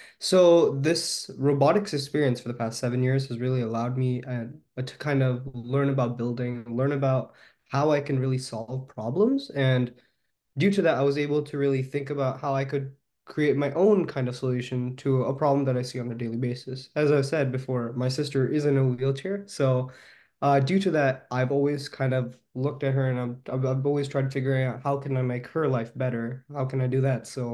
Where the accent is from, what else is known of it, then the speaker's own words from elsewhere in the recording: Redmond, Washington, United States; I'm actually from Redmond, Washington. And right now I'm a current 12th grader.